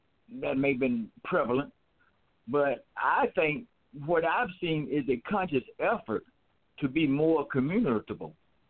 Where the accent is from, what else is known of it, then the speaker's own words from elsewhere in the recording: Atlanta, Georgia, United States; now, I'm from Atlanta, and I'm from the Southeast, and I actually have never, ever witnessed that. I'm from the South, the dirty South